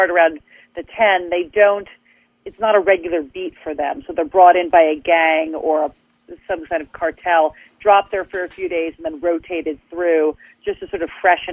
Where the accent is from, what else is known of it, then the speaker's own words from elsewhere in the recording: New York, United States; I am not from Los Angeles. I'm from New York, and I would see movies set in South Central L.A., like Boys in the Hood on television growing up.